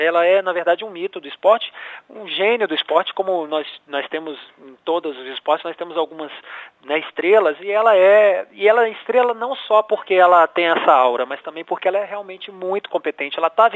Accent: Contagem, Minas Gerais, Brazil; born there; Tanto que está na minha carteira de identidade, Contagem, o meu pai diz que eu nasci em Belo Horizonte, mas acabou ficando Contagem mesmo.

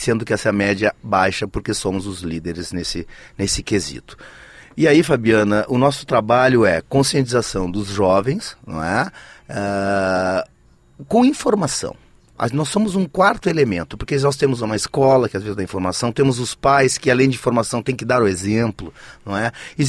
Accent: Rio Grande do Sul, Brazil; eu venho do estado do Rio Grande do Sul

